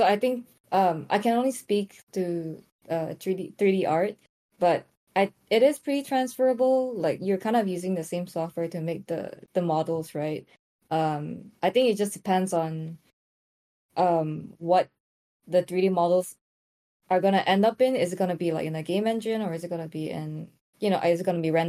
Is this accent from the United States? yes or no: no; Malaysia; I was born and raised in Malaysia.